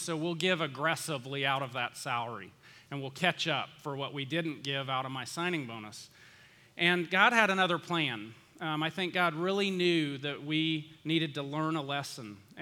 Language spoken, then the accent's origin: English; Valdosta, Georgia, United States; I grew up in Valdosta, Georgia. Manhattan and Valdosta, opposite ends of the spectrum.